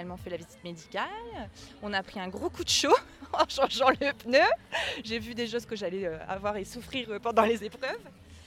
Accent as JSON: {"language": "French", "region": "Hauts-de-France", "country": "France", "said": "Du nord de la France, près de Béthune."}